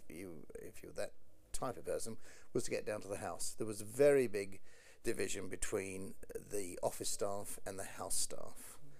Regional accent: West Ham, London, United Kingdom; born there; also born or lived in Uxbridge; I was born in West Ham in 1937.

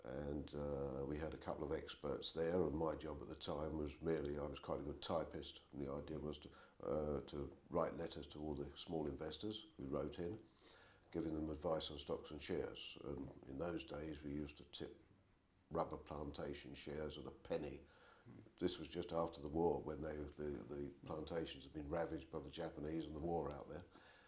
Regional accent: London, United Kingdom; born there; I was born in South London on the 5th of July 1928, and in Lea Green, South London.

